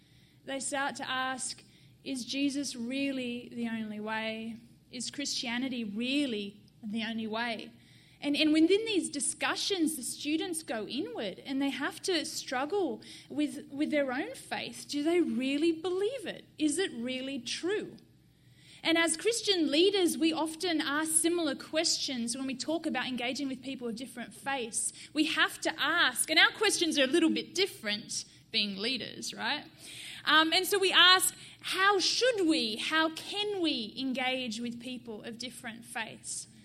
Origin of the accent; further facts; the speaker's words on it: Australia; now in United States; I'm obviously not from Portland, Oregon, from Australia originally.